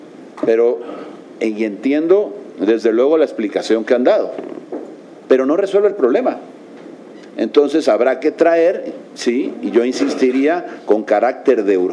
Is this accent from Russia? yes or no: no; Veracruz, Mexico; yo soy del estado de Veracruz y entiendo muy bien lo que se ha explicado que pasa en Yucatán.